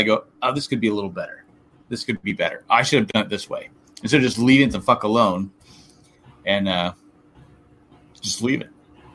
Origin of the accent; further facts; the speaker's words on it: San Diego, California, United States; growing up in San Diego, LA stations had like KTLA and another station, Channel 13.